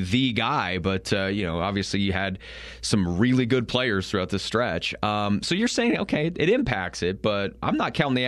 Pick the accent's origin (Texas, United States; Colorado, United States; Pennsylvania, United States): Colorado, United States; I grew up in Eastern Colorado. Prep scene's big there.